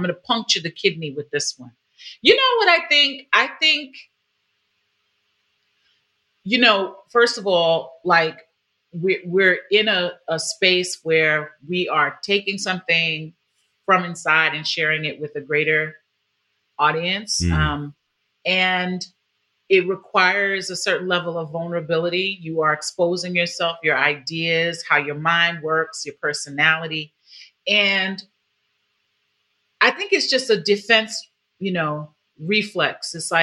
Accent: New York, United States; I'm from New York.

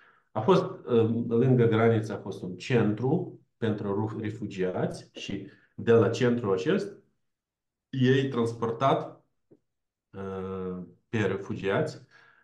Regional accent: Moldova; Eu provin din Basarabia și acolo este și acolo este spiritul că în România

